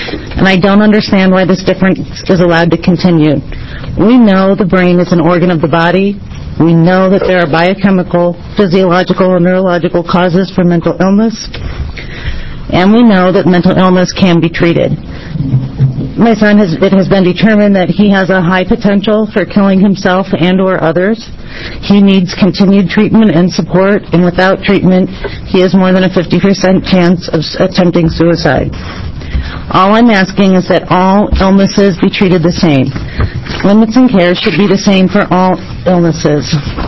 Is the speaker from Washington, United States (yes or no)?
no; Salem, Oregon, United States; from Salem.